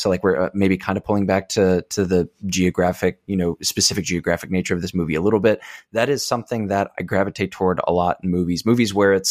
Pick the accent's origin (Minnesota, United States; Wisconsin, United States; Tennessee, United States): Minnesota, United States; Rochester; which is funny because that's something I never felt about growing up in Minnesota. Not that Rochester is like a small town or anything, but like I loved where I grew up